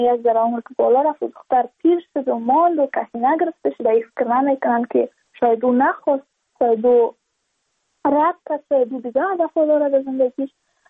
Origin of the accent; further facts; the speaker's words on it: Badakhshan, Afghanistan; چون ما از بدخشان هستیم،